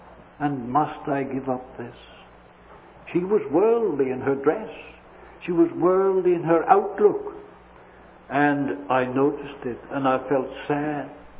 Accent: Scotland, United Kingdom; I'm of Scottish extract, you know, brother. Brought up in one of these big old kirks, as we call them in Scotland.

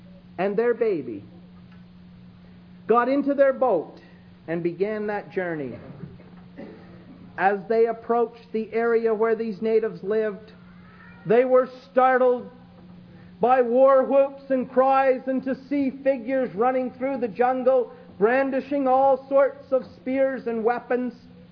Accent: Canada; being Canadian

